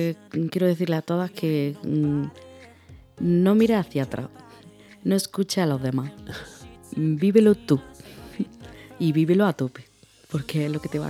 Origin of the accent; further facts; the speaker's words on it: Motril, Andalusia, Spain; En Motril.